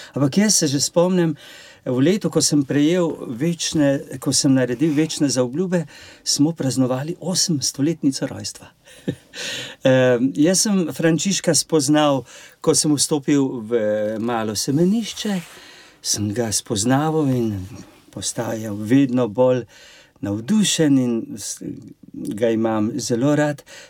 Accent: Škofja Loka, Upper Carniola, Slovenia; Prihajam iz okolice Škofje Loke, iz Sevške doline.

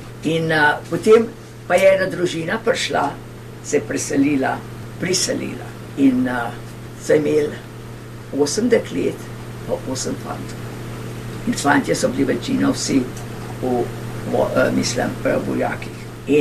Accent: Ljubljana, Central Slovenia, Slovenia; born there; also born or lived in Upper Carniola; in rojena sem v Ljubljani. In potem sem živela v Ljubljani v Šiški in na Gorenjskem, Hraše pri Smletnik.

